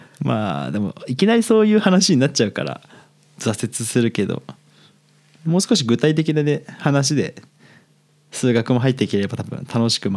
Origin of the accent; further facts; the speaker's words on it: Hokkaido, Japan; まあ自分北海道出身だから